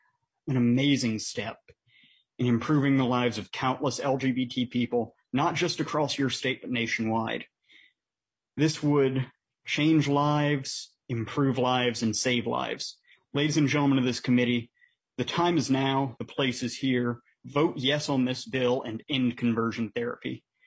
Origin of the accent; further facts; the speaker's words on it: Deep South, United States; I grew up in the Deep South. I spent my whole life living there.